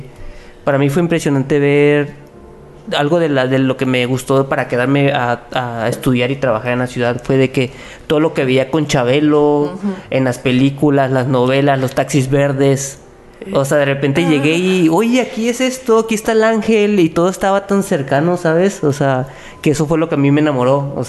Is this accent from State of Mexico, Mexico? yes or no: no; Veracruz, Mexico; como saben, yo soy foráneo, soy de Veracruz.